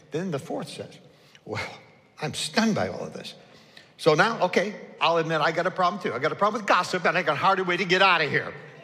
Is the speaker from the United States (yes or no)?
yes; Chicago, Illinois, United States; when I say guys, I'm from Chicago initially, and that's why I talk